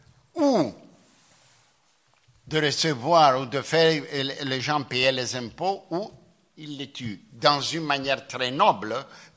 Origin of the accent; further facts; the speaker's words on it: Istanbul, Turkey; moved away as an adult; now in Athens, Greece; Moi, je ne suis pas un Athénien au sens strict parce que je suis né à Istanbul. J'ai fait mes études secondaires à Istanbul. J'ai quitté la ville quand j'avais 23 ans et je suis allé à Vienne. Et je suis venu à Athènes en 1964. Alors, je suis un émigré à Athènes.